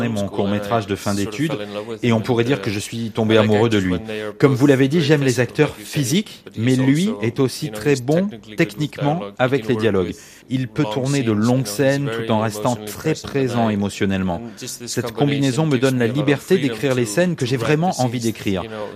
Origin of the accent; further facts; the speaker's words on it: Iceland; Non, le film a vraiment été écrit pour être tourné là où j'ai grandi.